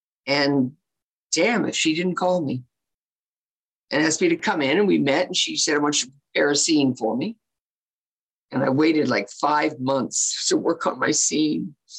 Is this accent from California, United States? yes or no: yes; Los Angeles, California, United States; And you know Los Angeles. I'm from Hancock Park. And in that day and age, I lived in my grandmother's house.